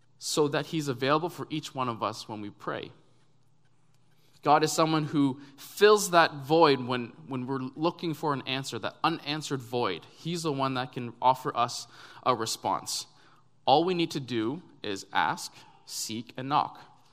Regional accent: Canada; For someone like me growing up in Canada

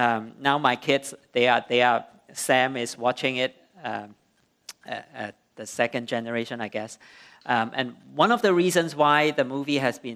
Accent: Hong Kong; Growing up in Hong Kong, I kind of got the best of both worlds.

